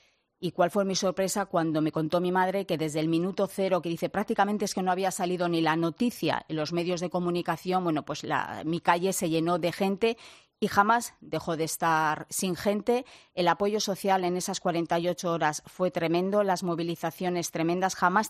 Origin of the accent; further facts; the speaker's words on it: Ermua, Basque Country, Spain; nosotros éramos de los pocos que nos poníamos en la plaza de mi pueblo, ahí en Ermua